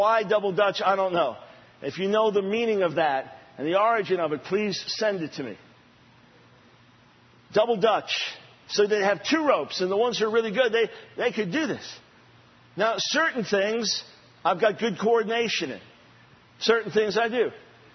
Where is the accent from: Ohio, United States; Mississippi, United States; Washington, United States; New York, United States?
New York, United States; also born or lived in Manhattan, New York City; I was born in Manhattan, New York City, and then our family moved to Long Island right before I turned 7.